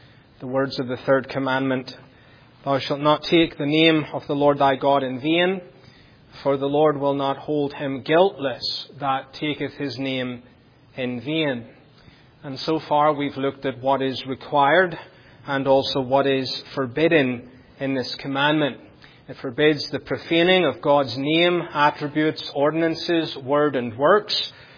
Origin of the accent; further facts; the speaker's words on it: United Kingdom; I grew up in the United Kingdom, as you know, under the long reign of Queen Elizabeth II.